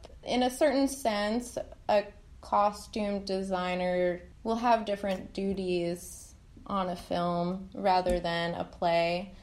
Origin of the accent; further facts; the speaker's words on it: New York, United States; now in Irvine, United States; No, I'm from New York, and I moved out here a few years ago.